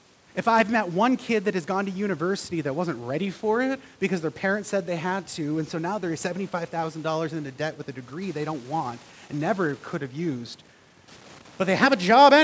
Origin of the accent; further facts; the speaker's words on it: Canada; Of course, I'm Canadian.